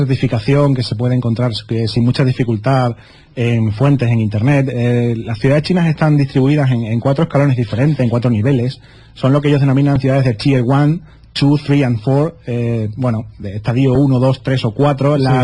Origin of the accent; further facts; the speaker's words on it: Spain; Hombre, lógicamente trabajan como chinos, como nosotros como españoles.